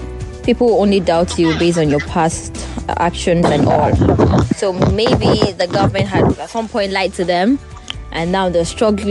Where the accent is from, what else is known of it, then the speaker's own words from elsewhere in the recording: Nigeria; I'm proud of being a Nigerian.